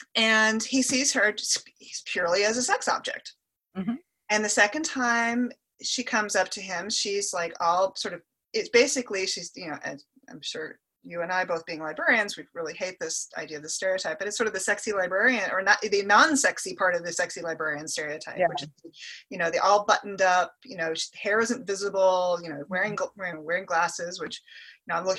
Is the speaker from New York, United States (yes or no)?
no; New Hampshire, United States; also born or lived in Minnesota; I grew up in New Hampshire. And then I also lived in Minnesota for a while.